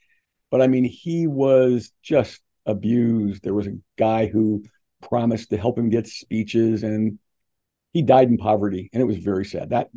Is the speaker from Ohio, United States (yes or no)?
yes; Ohio, United States; moved away as an adult; And since I was from Ohio, my family had moved to LA when I graduated from high school.